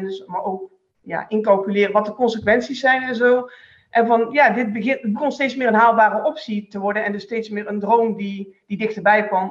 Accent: Netherlands; moved away as an adult; now in Belgium; Ja, kom ik uit Nederland. En daarna zijn we in Vlaanderen gaan wonen.

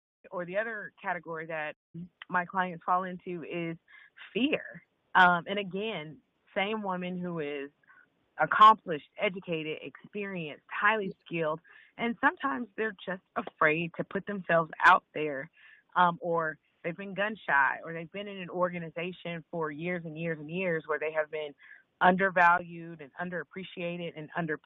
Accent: Memphis, Tennessee, United States; also born or lived in Arkansas; now in Dallas, United States; So I was born in Arkansas, grew up in Memphis, Tennessee, and then have lived in Dallas.

